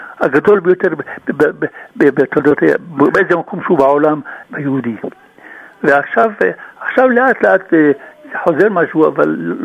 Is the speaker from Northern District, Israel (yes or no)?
yes; Safed, Northern District, Israel; אני לא רוצה, אני יליד צפת, ולפני 15 שנה פתחתי בזה